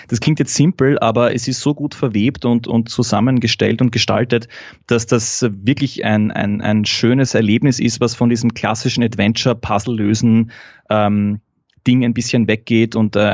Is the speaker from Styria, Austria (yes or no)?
no; Vienna, Austria; Nein, also ich bin geboren und in Wien geboren und ich lebe in Wien, aber ich muss gestehen, ich habe die ersten 10 Jahre meines Lebens in Wien-Umgebung gewohnt. Ja. Aber in Wien geboren und sehr lange schon in Wien.